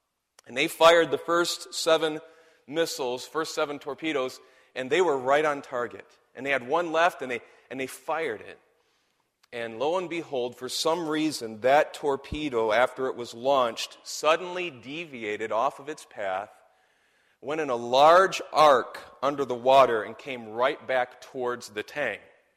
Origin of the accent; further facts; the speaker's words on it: Pontiac, Michigan, United States; moved away as an adult; also born or lived in Detroit; my wife and I are both from Michigan. We didn't know each other up there. I was born in Detroit and grew up in the Pontiac area.